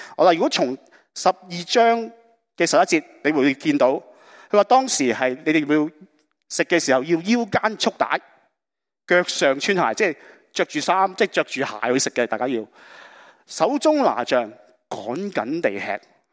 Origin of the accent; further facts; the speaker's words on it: China; 守节其实对我们中国人来讲是好明白什么叫守节的